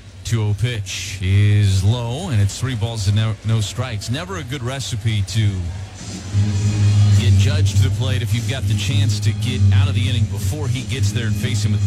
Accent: California, United States; I mean, I grew up driving in California and then Southern California for about 10 years.

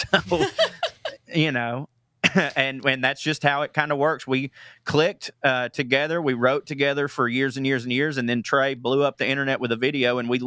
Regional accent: Midwest, United States; accent: Midwest; I don't give a toot what you think about my Midwest accent.

